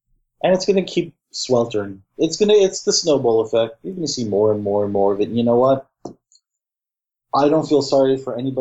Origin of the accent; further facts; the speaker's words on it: New York, United States; oh, God, help me for saying this because I am a New Yorker.